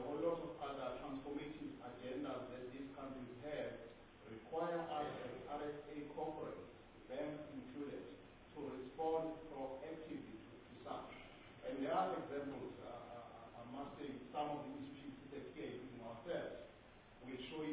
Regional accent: South Africa; So what is critical for us is that when we invest as South African corporates investing in the continent, and we need to practice the policies that are good

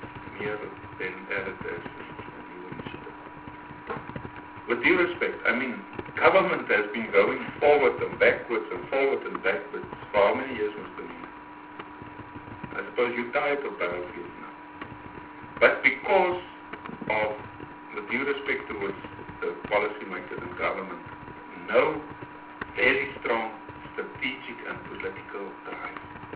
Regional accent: Northern Cape, South Africa; I'm from the Northern Cape. The biggest river runs through the Northern Cape.

